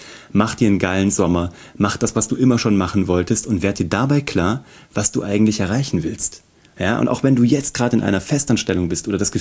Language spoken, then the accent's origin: German; Kassel, Hesse, Germany; ich komme aus Kassel.